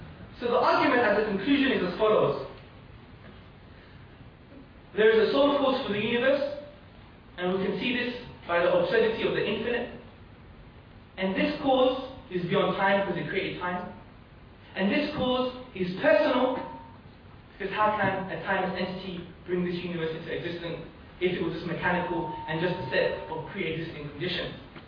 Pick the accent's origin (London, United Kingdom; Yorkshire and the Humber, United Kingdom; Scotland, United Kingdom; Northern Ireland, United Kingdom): London, United Kingdom; Hackney; I'm from Hackney in London. We have quite a lot of MCs in Hackney.